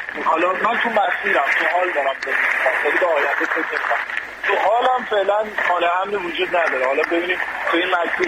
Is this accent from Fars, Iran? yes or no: no; Tehran, Tehran Province, Iran; من خودم تو اکباتان نوجوانی بزرگ شدم،